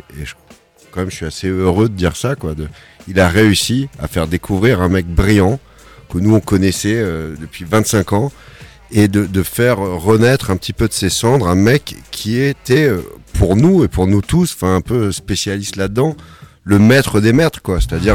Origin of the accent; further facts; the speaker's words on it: Strasbourg, Grand Est, France; C'était nous on vient de Strasbourg.